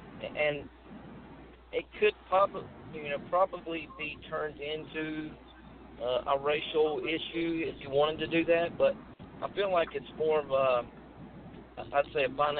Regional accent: Lincolnton, North Carolina, United States; I'm from Lincolnton, North Carolina. Grew up in a small town. I live in a small town now.

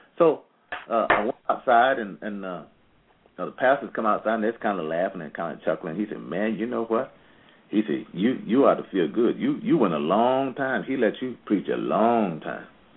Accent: Darlington, South Carolina, United States; also born or lived in Sumter, United States; I grew up in the Church of God down in Darlington, South Carolina, Sumter, South Carolina, and I had very wise teachers.

